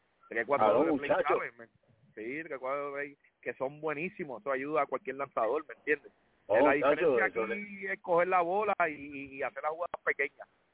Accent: Caguas, Puerto Rico; yo soy natural de Cagua, criado en la Liga Villanueva de Cagua

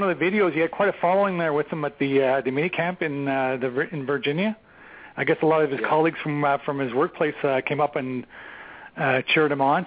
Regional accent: Ottawa, Ontario, Canada; I'm from Ottawa. I'm not a transplant. I am from Ottawa.

